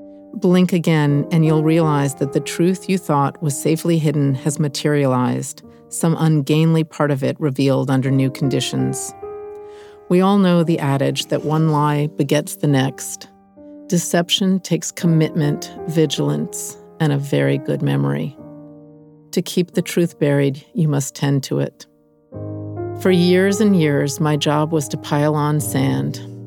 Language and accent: English; Massachusetts, United States; also born or lived in New York City; Well, I was born in New York City, but when I was very young, my parents divorced, and we moved from New York, my brother and I, we moved from New York to Massachusetts.